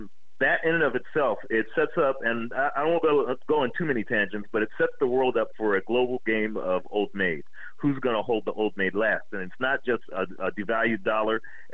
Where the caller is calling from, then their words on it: West Coast, United States; On the West Coast.